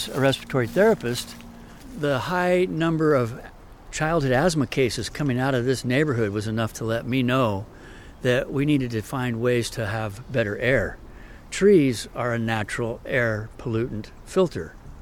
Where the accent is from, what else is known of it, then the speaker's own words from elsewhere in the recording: Santa Rosa, California, United States; as a boy, I grew up near Roseland Creek, and I knew about the woodland and about the creek riparian corridor.